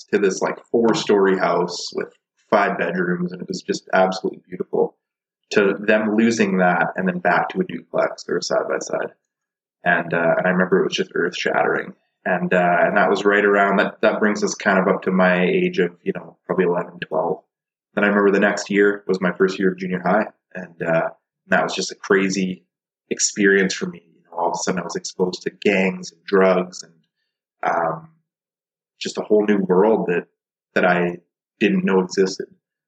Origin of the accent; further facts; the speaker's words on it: Winnipeg, Manitoba, Canada; Yeah, I'm from Winnipeg, Manitoba. I'm representing.